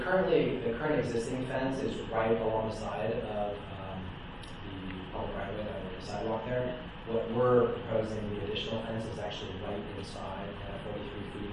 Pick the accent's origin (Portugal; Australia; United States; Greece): Greece; Actually, I'm from Greece, I get it.